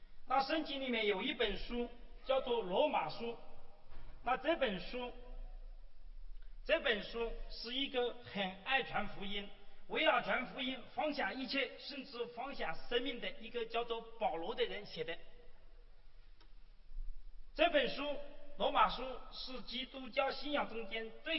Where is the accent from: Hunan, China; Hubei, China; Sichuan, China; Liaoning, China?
Hunan, China; now in Shanghai, China; 我是从上海来的湖南人，是一个不仅是从上海来的湖南人，而且还是一个很会讲方言的传道人。